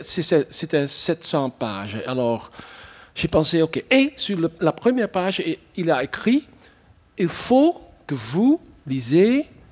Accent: Flanders, Belgium; French is a second language; Je suis flamand, mais plutôt je suis belge.

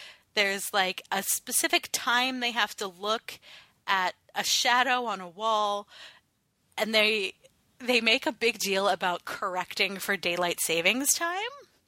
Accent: Northeast, United States; Okay, maybe this is a, you know, growing up in the Northeast thing.

